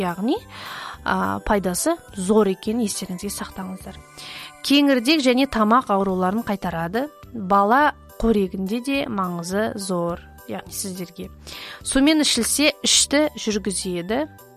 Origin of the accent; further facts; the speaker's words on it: Atyrau, Atyrau Region, Kazakhstan; Мен Атырауда туылып өскенмін. Ал Атырауда болса жайық өзені бар.